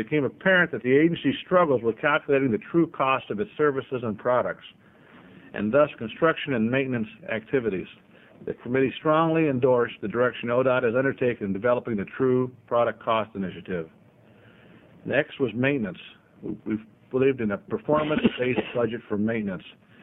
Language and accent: English; Medford, Oregon, United States; I'm from Medford.